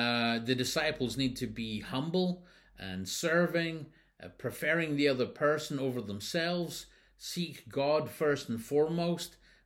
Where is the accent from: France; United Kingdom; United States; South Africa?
United Kingdom; now in Canada; because being British, I'm already a citizen of the Queen, and so I was swearing allegiance to the Queen, of whom I was already a citizen.